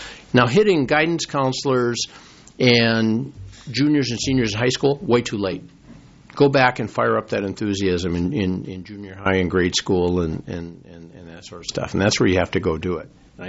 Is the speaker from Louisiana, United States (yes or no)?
no; South Dakota, United States; She's from Iowa. I'm from South Dakota. Minnesota's probably a nice compromise.